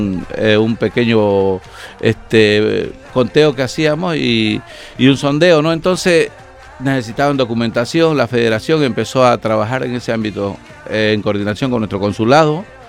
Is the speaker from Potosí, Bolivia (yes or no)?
no; Santa Cruz de la Sierra, Santa Cruz, Bolivia; born there; nuestra fiesta de Santa Cruz de la Sierra, de la cual somos nacidos allí, que es en Bolivia, de nuestra ciudad